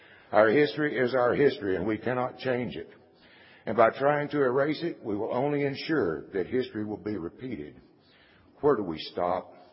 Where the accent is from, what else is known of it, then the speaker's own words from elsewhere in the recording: Dallas, Texas, United States; For 55 years, I've lived in Dallas County. I grew up in Lee Park